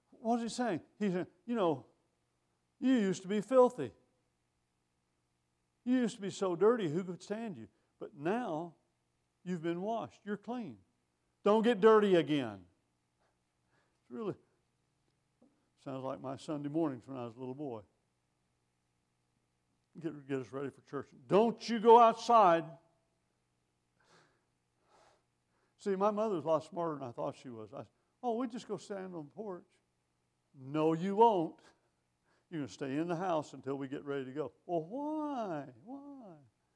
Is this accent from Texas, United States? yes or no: yes; Texas, United States; I was raised in Texas. Every Texas intersection has a Baptist church, a Methodist church, and a Church of Christ.